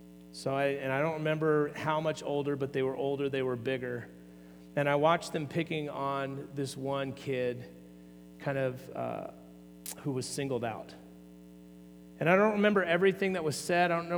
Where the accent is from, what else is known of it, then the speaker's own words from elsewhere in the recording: Oregon, United States; When I was in kindergarten or first grade, I was walking home from Crooked River Elementary School in eastern Oregon.